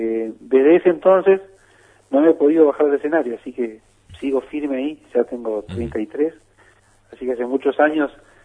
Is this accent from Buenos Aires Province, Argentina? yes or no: no; Victoria, Entre Ríos, Argentina; born there; soy nacido en Victoria, Entre Ríos, siempre digo lo mismo, capital provincial del carnaval y sucursal del paraíso.